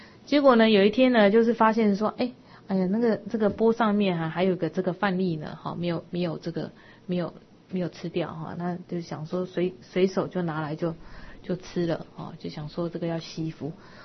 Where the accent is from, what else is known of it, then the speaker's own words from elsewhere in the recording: China; 所以我们中国人说好奇杀死一只猫是有道理的。